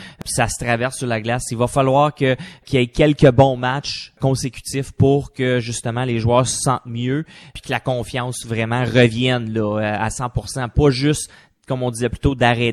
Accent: Quebec, Canada; moi, en tant que Québécois, c'est sûr que je suis déçu

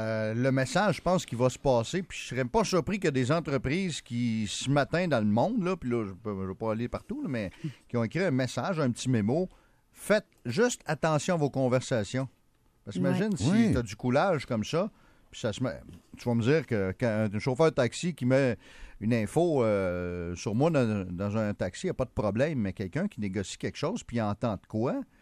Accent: Drummondville, Quebec, Canada; on va en prendre soin chez nous à Drummondville

